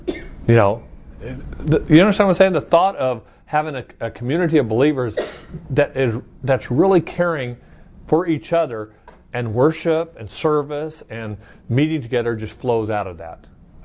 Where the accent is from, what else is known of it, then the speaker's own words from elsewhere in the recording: Chandler, Arizona, United States; when I grew up in Chandler here in Arizona, you didn't have anything on Sunday or Wednesday nights.